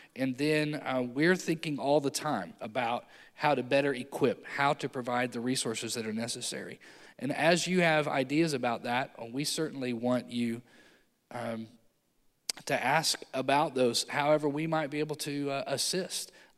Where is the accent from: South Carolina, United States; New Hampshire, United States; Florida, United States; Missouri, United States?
Missouri, United States; Festus; but I was born and raised in Festus, Missouri. I gave my life to Jesus at Faith Baptist Church.